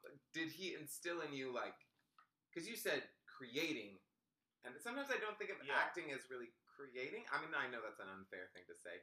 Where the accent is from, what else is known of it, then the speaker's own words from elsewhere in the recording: Texas, United States; No, I'm from Texas too.